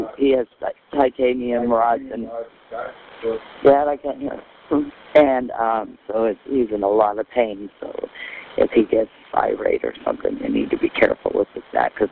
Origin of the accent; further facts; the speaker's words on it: Mississippi, United States; I'm here from Mississippi taking care of my dad, and he knows a lot of places out here that I don't know.